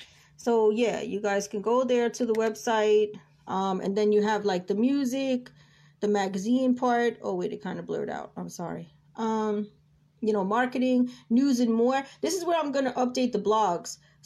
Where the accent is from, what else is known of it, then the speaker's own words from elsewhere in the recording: Queens, New York, United States; moved away; also born or lived in the South / California; Even though I'm from New York, born and raised in Queens, New York. I've been living in the South for a while. Then I was out in Cali for a few years.